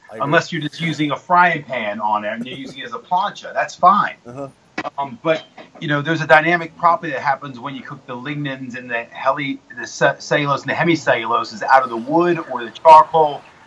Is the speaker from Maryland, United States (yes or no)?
yes; Maryland, United States; Yeah, I grew up on the Mason-Dixon line, so I grew up in Maryland.